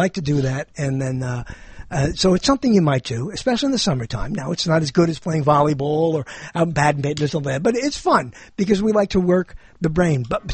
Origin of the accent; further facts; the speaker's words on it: Mexico; I'm from Mexico, not Mexico.